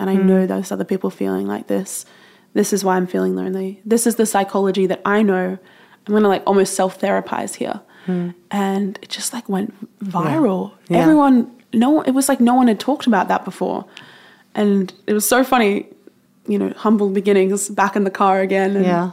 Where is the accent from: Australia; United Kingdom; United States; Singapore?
Australia; I'm from Australia.